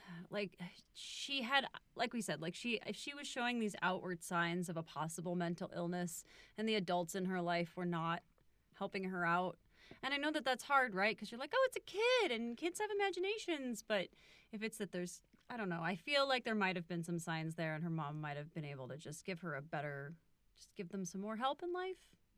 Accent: Midwest, United States; It's the most Midwestern thing I've ever fucking heard. And I'm from the Midwest.

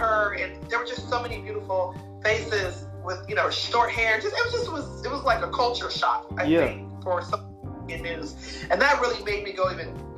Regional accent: Durham, North Carolina, United States; And then when I went to Raleigh-Durham, my hometown, I knew people. I grew up in Durham.

